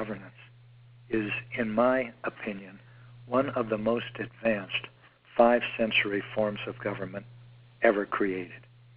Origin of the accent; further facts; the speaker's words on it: United States; because I'm American and because I'm most familiar with the American form of government, I'll refer to that.